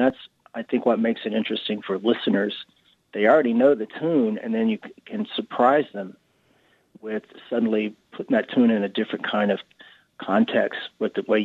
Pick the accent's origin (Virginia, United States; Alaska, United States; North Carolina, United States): North Carolina, United States; the roots of country and blues and gospel are things I was deeply imbued with growing up in North Carolina.